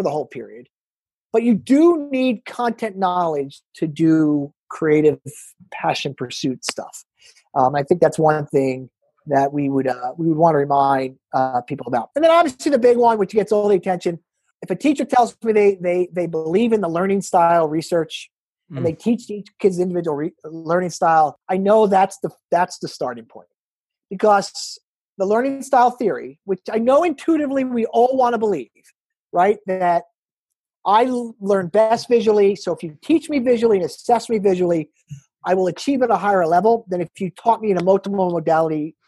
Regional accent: New Jersey, United States; I am from New Jersey. I'm a huge

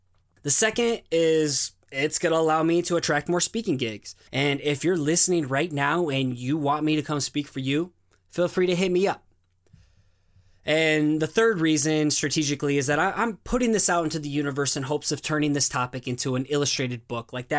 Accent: Waterloo, Iowa, United States; Being born in Waterloo, Iowa didn't help my self-esteem either. So my hometown doesn't get the best rap, as there is a lot of drugs, gang violence, and crime in my area.

